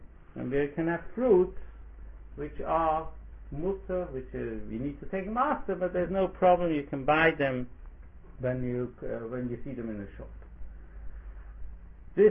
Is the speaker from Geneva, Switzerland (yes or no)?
no; Zurich, Switzerland; I remember myself, I grew up in Zurich.